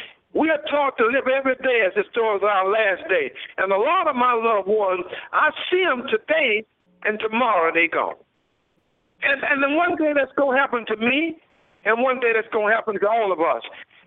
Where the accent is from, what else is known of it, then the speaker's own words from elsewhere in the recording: Durham, North Carolina, United States; I was talking to one guy in my hometown, Durham, North Carolina